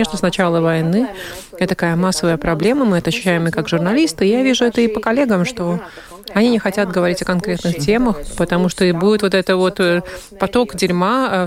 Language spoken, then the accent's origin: Russian; Latvia; я латышка, и поэтому меня так сильно нельзя оскорбить